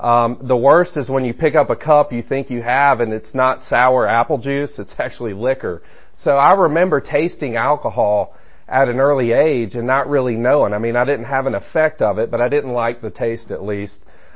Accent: Stone Mountain, Georgia, United States; also born or lived in Roswell; I spent the first half of my life in Stone Mountain. I spent the second half in Roswell. But growing up in Stone Mountain, my parents divorced at an early age.

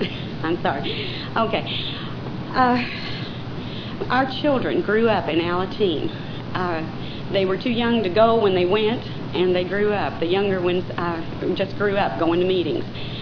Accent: Louisville, Kentucky, United States; I'm from Louisville, Kentucky.

